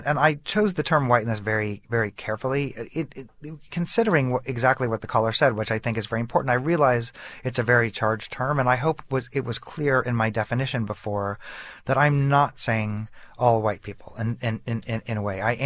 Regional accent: Kansas City, United States; I've seen us, again, growing up in Kansas City, I've seen us do so much better than we're doing right now.

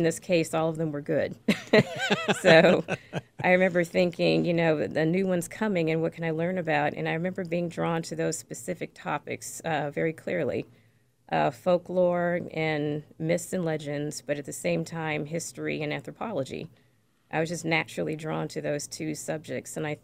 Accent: California, United States; even though I grew up in California

